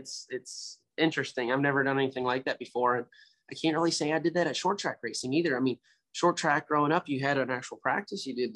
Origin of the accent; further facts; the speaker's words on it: Kentucky, United States; Look, I might be 24 years old, but I'm from Kentucky and we are great with technology.